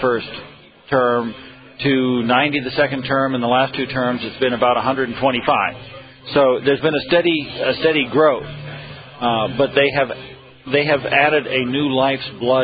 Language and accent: English; Fremont, New Hampshire, United States; I am from Fremont and represent Epping and Fremont.